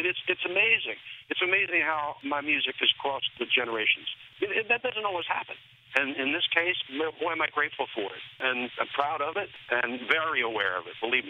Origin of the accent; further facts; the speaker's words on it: Philadelphia, Pennsylvania, United States; I grew up in Philadelphia. Do I need to say more than that?